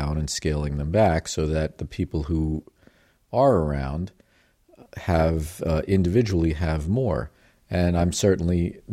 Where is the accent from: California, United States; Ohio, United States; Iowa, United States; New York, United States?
New York, United States; because I grew up around Long Island, and I have some perspective.